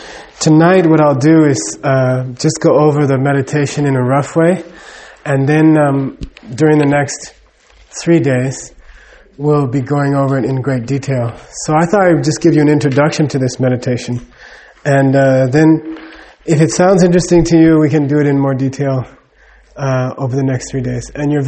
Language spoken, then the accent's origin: English; Los Angeles, California, United States; born there; You know, I was born in Los Angeles, California.